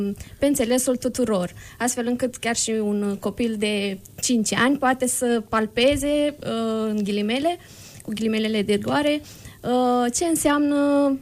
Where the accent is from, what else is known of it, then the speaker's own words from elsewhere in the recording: Târgu Frumos, Iași County, Romania; now in Iași, Romania; Sunt din Târgu Frumos, nu de foarte departe.